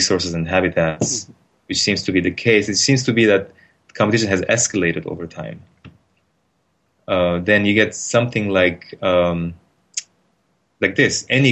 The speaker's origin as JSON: {"language": "English", "country": "Lebanon", "tie": "born or raised there", "said": "Yeah, and I grew up in Lebanon, so I don't take it for granted"}